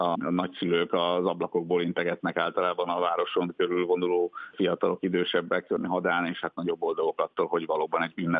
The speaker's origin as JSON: {"language": "Hungarian", "town": "Sopron", "region": "Győr-Moson-Sopron", "country": "Hungary", "tie": "born there", "said": "Én magam soproni születésű vagyok, és hát most már egyre ritkábban járok haza"}